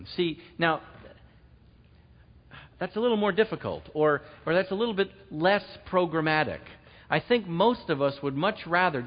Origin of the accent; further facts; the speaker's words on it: New York, United States; Okay, I'm from New York and I'm Jewish. Which means I just don't know what subtle is, okay?